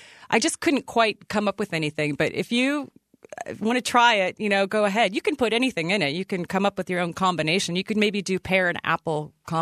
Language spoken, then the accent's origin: English; Ottumwa, Iowa, United States; When I was a kid growing up in Ottumwa, they were famous for their pie.